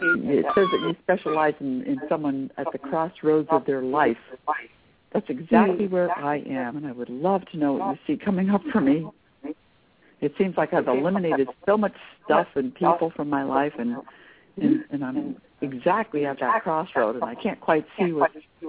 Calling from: Maine, United States; I'm calling from Maine.

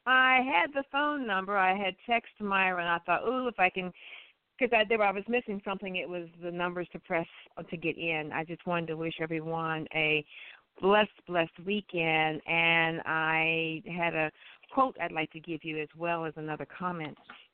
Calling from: Columbus, Ohio, United States; I'm calling from Columbus, Ohio.

